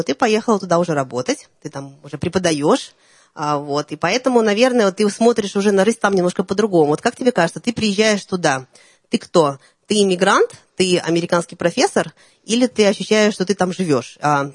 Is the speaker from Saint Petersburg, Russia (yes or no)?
no; Moscow, Russia; moved away as an adult; also born or lived in Uzbekistan; я не работала уже давно в Москве, хотя приехала, я родилась в Узбекистане, но свою сознательную жизнь я же жила в Москве, и там я училась, и оттуда я уехала.